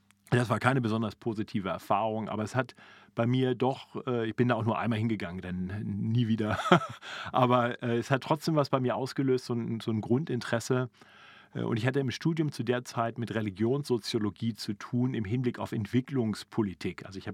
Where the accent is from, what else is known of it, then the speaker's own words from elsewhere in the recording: Braunschweig, Lower Saxony, Germany; Ja, ich bin geboren in Braunschweig in Niedersachsen und da auch aufgewachsen.